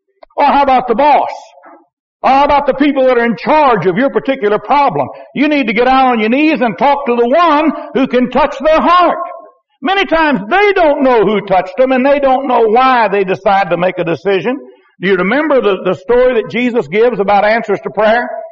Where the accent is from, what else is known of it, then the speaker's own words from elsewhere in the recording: Texas, United States; And I grew up on a river. I was born on the Lampasas River. The farm that we were on was six acres on both sides of the Lampasas River